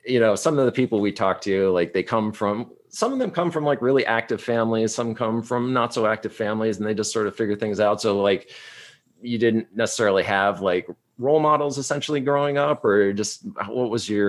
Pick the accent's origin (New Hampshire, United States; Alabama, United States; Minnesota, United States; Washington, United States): New Hampshire, United States; moved away; I'm a New Hampshire guy. I grew up in New Hampshire. I've been out here in California for about 6 years.